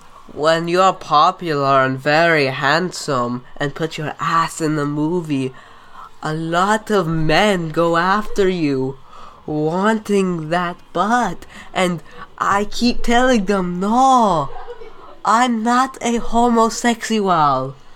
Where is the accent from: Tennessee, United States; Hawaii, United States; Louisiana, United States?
Louisiana, United States; New Orleans; New Orleans.